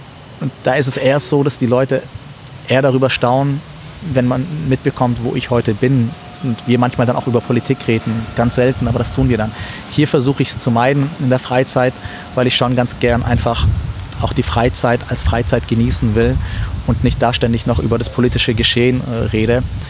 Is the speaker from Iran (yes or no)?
no; Ulm, Baden-Württemberg, Germany; ich bin ja in Ulm aufgewachsen und für mich ist Ulm schon auch immer irgendwie noch Heimat, weil dort mein Freundeskreis ist.